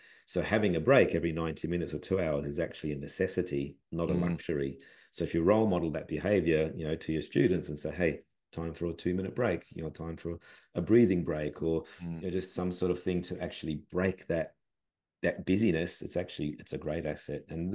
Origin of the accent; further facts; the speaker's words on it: Adelaide, South Australia, Australia; I'm from Adelaide originally